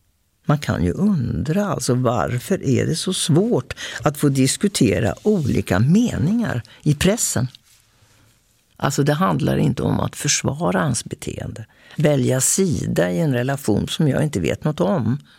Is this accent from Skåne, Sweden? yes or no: no; Linköping, Östergötland, Sweden; now in Stockholm, Sweden